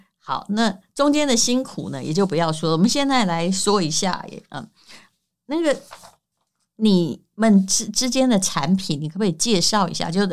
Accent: Taiwan; 其实我台湾人还不太习惯吃多糖体，

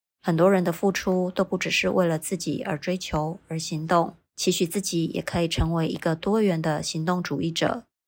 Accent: Taichung, Taiwan; 我是来自台中南区的

